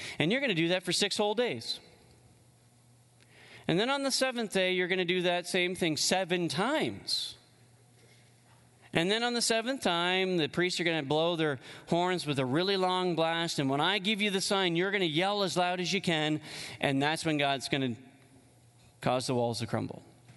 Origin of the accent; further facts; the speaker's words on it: Canada; But when I think of as a Canadian and the leaders that are above me, I wrestle a little bit.